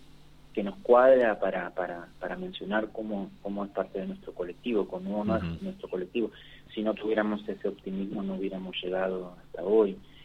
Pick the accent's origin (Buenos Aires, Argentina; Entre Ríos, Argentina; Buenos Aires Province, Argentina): Entre Ríos, Argentina; yo soy de Entre Ríos